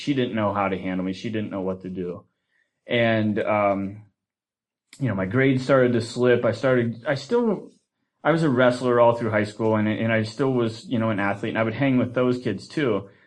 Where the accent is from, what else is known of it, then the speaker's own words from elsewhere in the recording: Ohio, United States; also born or lived in Cincinnati; when my mom and I moved to Cincinnati, I grew up in Ohio, and I had spent my first 16 years in Eastern Ohio, kind of a very rural area.